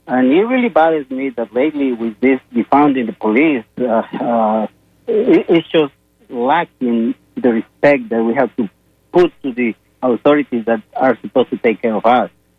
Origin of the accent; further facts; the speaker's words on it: Guatemala; I come from Guatemala.